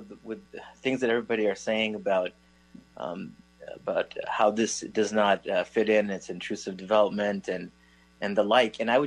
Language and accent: English; Tucson, Arizona, United States; born there; because I was born in Tucson myself